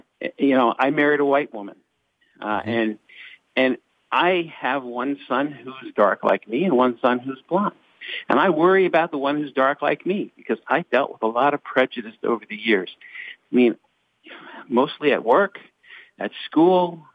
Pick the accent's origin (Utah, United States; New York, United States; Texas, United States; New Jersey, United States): New Jersey, United States; also born or lived in California; My parents are Puerto Rican. I was born in California. Mm-hmm. Raised in New Jersey, and nothing's changed.